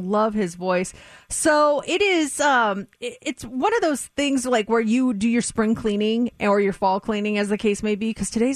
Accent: Colorado, United States; Yeah, if we go to my home state of Colorado, the number one thing that is Googled there is mumble rap.

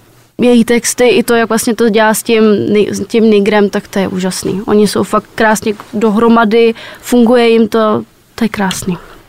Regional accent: Dolany, Plzeň Region, Czechia; Tak já jsem z Dolan, malinká vesnička u Klatov.

